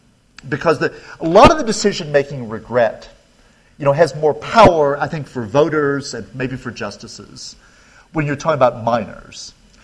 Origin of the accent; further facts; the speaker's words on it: the South, United States; When I was growing up in the South, the difference between Protestant and Catholic was quite hysterical.